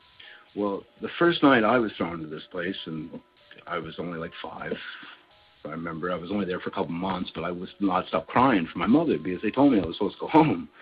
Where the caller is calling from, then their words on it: Calgary, Alberta, Canada; I'm calling from Calgary, Alberta.